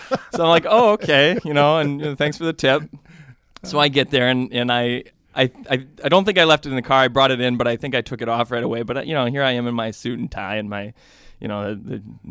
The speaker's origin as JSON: {"language": "English", "town": "Wauwatosa", "region": "Wisconsin", "country": "United States", "tie": "born or raised there", "said": "I'm originally from Wauwatosa, okay."}